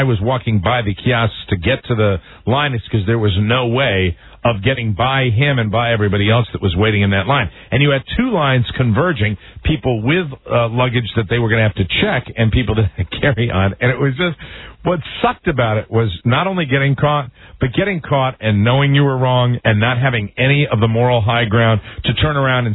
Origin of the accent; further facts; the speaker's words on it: Boston, Massachusetts, United States; Well, I'm from Boston. How could it be? I'm from that horrible city with the terrible history.